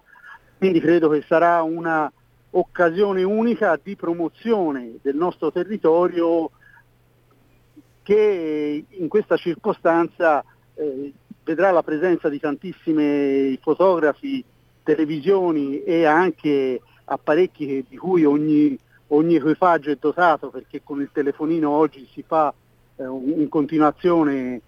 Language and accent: Italian; Florence, Tuscany, Italy; fin da piccolo a Firenze con mio babbo andavamo in Piazza della Libertà